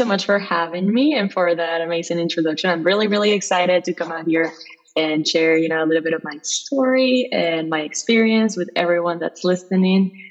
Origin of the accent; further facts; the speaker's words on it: Venezuela; moved away as an adult; now in United States; And I grew up in Venezuela. I moved to the US when I was 18 years old.